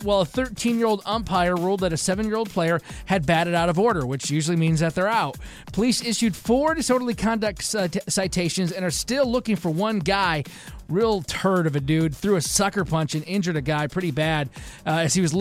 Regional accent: Michigan, United States; I'm from Michigan, so I used to love playing hockey. I'm a huge fan of hockey. So we played street hockey

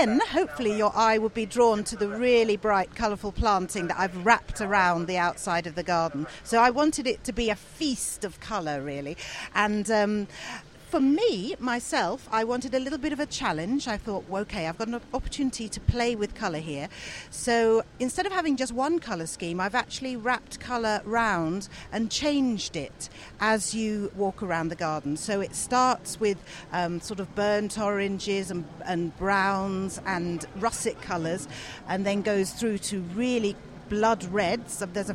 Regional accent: South East England, United Kingdom; I grew up near Hastings

